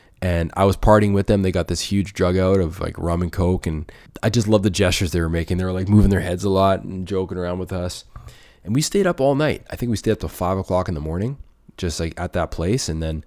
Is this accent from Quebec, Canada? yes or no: no; Edmonton, Alberta, Canada; I'm from Edmonton too.